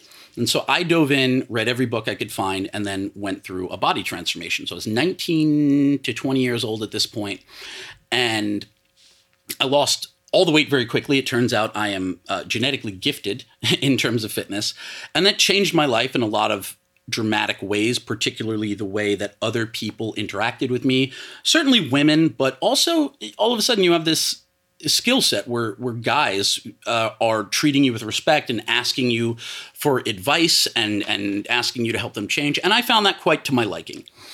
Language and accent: English; New York, United States; He was from Jersey. I was from Long Island.